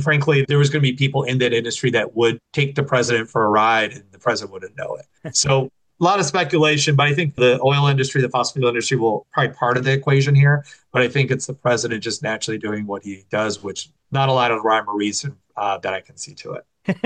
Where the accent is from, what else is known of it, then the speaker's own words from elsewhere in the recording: Wyandotte, Michigan, United States; like I grew up in Wyandotte, Michigan, the plants that were in Trenton and River Rouge that have now, shuttered